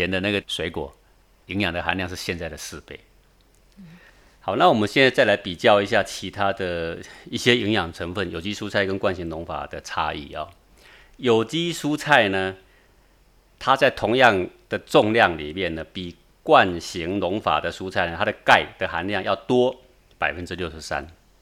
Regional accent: Taipei, Taiwan; 然后我们台北人买来吃

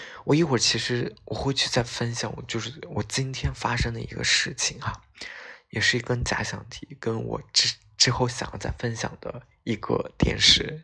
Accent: Xinjiang, China; 那很碰巧，我就来自于这个边陲小镇上。

